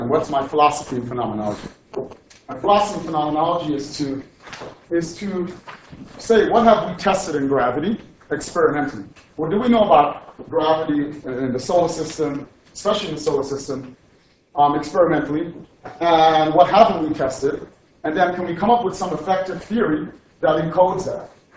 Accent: Bronx, New York, United States; I'm from the Bronx, and we have golf sticks in the Bronx, actually.

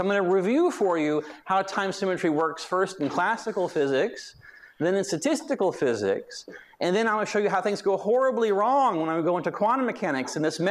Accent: Texas, United States; I'm a born and bred Texan, so that's a bragging point for Marlon.

